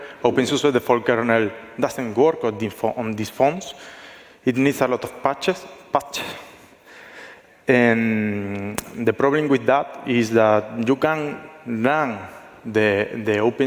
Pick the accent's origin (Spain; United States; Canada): Spain; I came from Spain. I'm working in Linux since 2006.